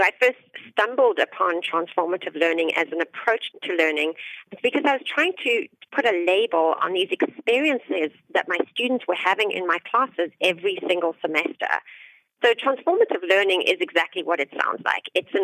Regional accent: South Africa; born or raised there; now in United States

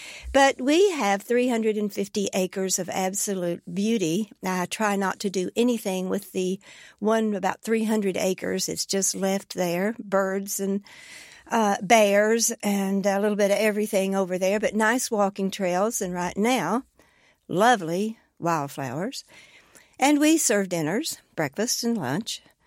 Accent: Kentucky, United States; I'm from Breathitt County. That's about as Appalachian as you can get.

